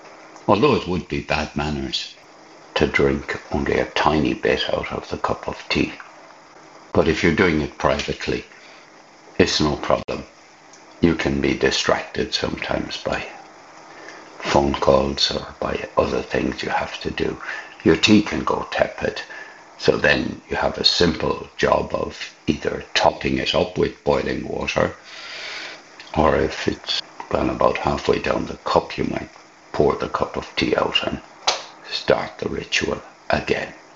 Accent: Ireland; When I was growing up in Ireland, you never thought of asking somebody, how much milk do you want in your tea?

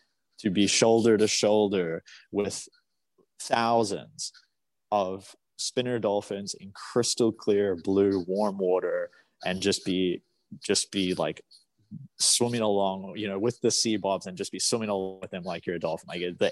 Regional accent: Canada; I'm from Canada, but I don't live there.

